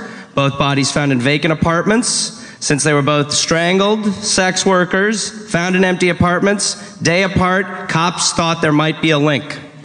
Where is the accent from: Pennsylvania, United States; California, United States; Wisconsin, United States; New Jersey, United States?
Wisconsin, United States; Milwaukee; I'm from Milwaukee, Wisconsin. So ripe for murders.